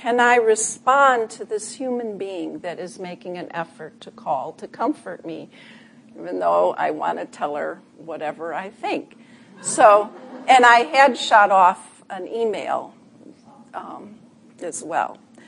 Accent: Chicago, Illinois, United States; I'm originally from Chicago, too.

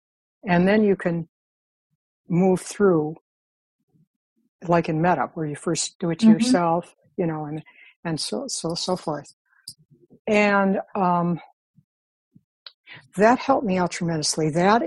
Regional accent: Cleveland, Ohio, United States; experienced heavy duty racism and major violence and demonstrations back when I was 16 years old growing up in Cleveland, Ohio.

